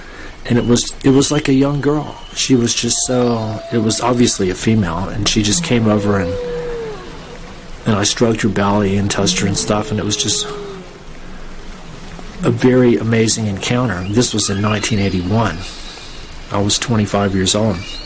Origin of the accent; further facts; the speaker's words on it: North Carolina, United States; ever since I grew up in North Carolina, within about an hour and a half drive of what was at that time the home of the largest number of dolphins in captivity in the whole world.